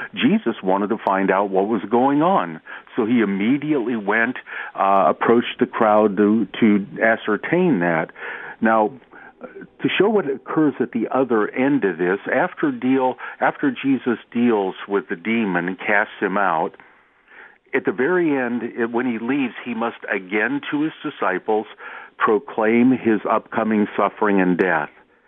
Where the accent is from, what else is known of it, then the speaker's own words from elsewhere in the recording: Ohio, United States; Yeah, I'm from Ohio originally